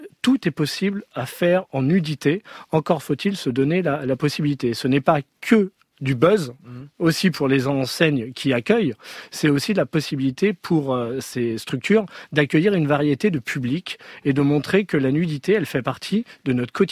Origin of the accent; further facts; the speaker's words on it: Paris, Île-de-France, France; Je suis citadin, je suis parisien